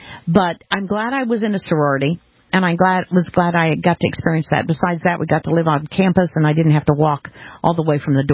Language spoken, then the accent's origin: English; Arkansas City, Kansas, United States; I grew up in Arkansas City, Kansas, and it played a huge role in my life because it was a town where we had like five blacks and no Jewish people, three Italians, and that was it.